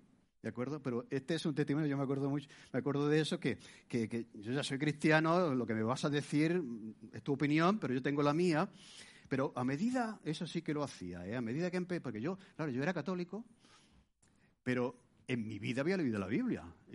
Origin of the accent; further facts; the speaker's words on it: Martos, Andalusia, Spain; cuando comenzó la iglesia en mi pueblo, pues se comenzó al mismo tiempo una iglesia en un pueblo de al lado. Yo soy de Martos